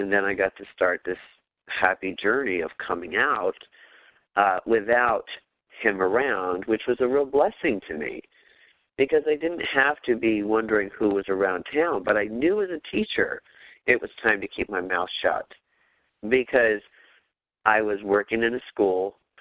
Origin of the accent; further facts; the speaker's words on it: New Jersey, United States; I grew up in New Jersey, which is why I went to Rutgers.